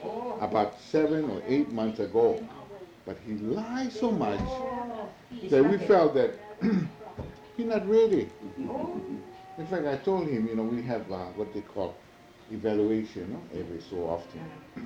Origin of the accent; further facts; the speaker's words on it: Pune, Maharashtra, India; you might be kidding other people, but I'm from Pune.